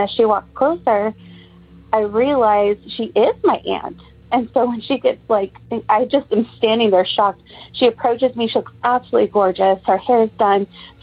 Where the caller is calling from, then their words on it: Texas, United States; I'm calling from Texas.